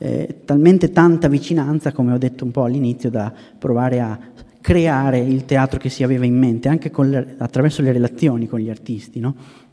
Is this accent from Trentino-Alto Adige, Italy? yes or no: no; Ravenna, Emilia-Romagna, Italy; Io sono di Ravenna, quindi ho un legame abbastanza diretto, geografico, ma non solo, diciamo così.